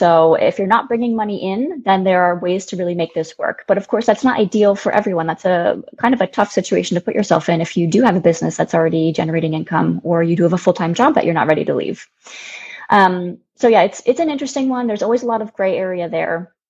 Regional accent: United States; So as an American, we can be in Spain for 3 months without working.

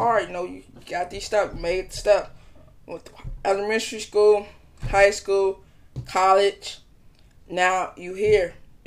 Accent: Chicago, Illinois, United States; But you know me, I'm from Chicago, so I got the Chicago Sky.

